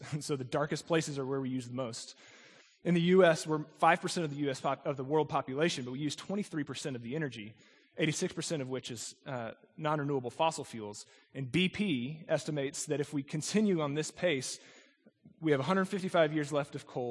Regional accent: Houston, Texas, United States; As I said, growing up in Houston, this isn't something that I ever really thought about until I got to Frito-Lay

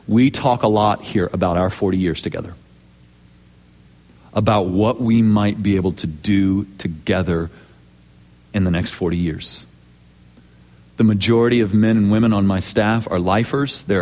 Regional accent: Seattle, Washington, United States; born there; also born or lived in Sault Ste. Marie, Michigan / Alameda / Texas; I was born in Seattle, Washington. From there, moved to Sault Ste. Marie, Michigan for just 2 years. From there, moved to the San Francisco area, really directly outside of San Francisco in Alameda.

